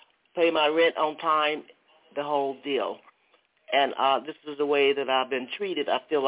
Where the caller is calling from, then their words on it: Atlanta, Georgia, United States; I'm calling from Georgia, Atlanta.